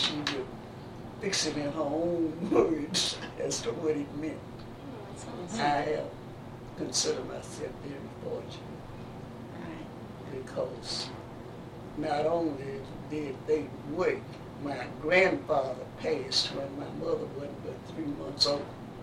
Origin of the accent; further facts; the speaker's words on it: Memphis, Tennessee, United States; I was born in the First Ward, as I told you, the year that Memphis Health Department started registering books.